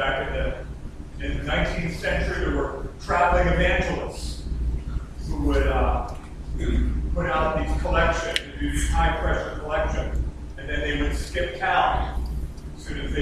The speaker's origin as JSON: {"language": "English", "country": "United States", "said": "After all, I'm American."}